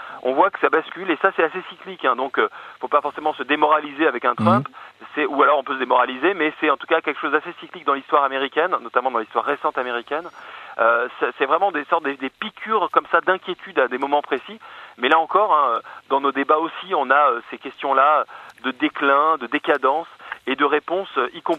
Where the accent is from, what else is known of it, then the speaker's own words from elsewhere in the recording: France; Chez vous en Belgique, chez nous en France.